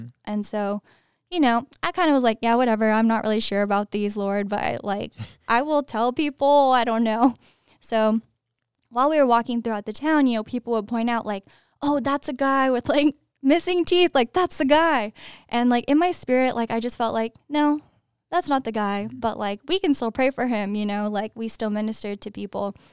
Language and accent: English; California, United States; we're from California. We came super far to see y'all.